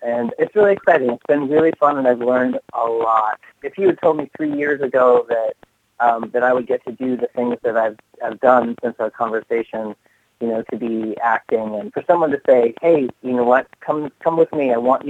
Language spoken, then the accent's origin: English; Maine, United States; growing up in Maine, I didn't have anybody that looked like me, that talked like me, that said the things that I felt.